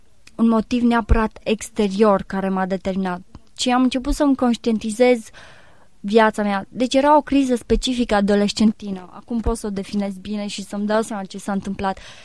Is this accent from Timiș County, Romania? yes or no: yes; Liebling, Timiș County, Romania; Am crescut la sat, la Liebling, și acolo am avut o copilărie fericită